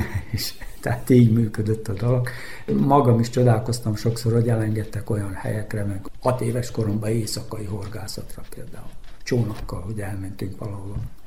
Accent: Doroslovo, Vojvodina, Serbia; Doroszlón a Mostonga partján születtem, ott volt a szülőházam, és a kertünk végébe kezdődött a Mostonga tulajdonképpen.

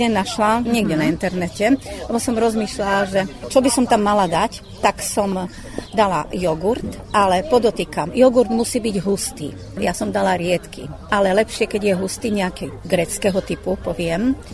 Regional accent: Banská Bystrica Region, Slovakia; Napríklad ja pochádzam z Horehronia, to je tá časť Banská Bystrica, Brezno a Hore.

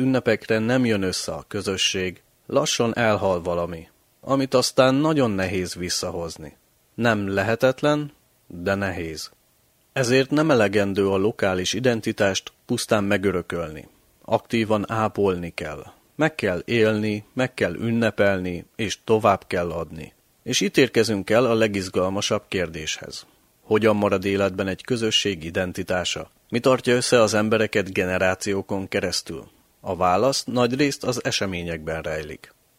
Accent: Vojvodina, Serbia; Az a sajátos, összetett érzés, hogy mi innen valók vagyunk. Magyarok vagyunk, vajdaságiak vagyunk, és ez a kettő nem zárja ki egymást, hanem gazdagítja.

